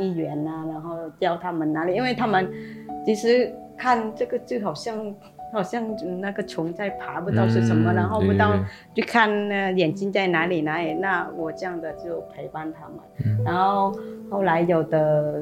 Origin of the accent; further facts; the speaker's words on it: Vietnam; 我是中华道明修女会的修女，然后我是来自越南